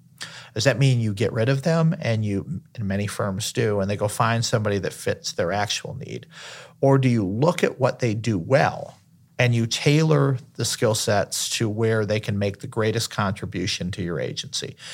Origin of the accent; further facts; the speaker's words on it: Detroit, Michigan, United States; I grew up in Detroit. These were people that had a Midwest mentality.